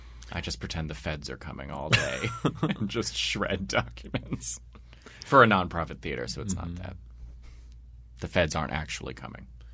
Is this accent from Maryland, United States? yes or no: yes; Catonsville, Maryland, United States; now in New York, United States; I grew up in Baltimore. I grew up in Catonsville, and my family is still here, and so I love coming back